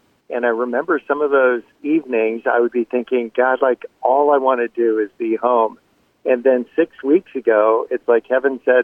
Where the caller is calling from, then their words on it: San Diego, California, United States; San Diego.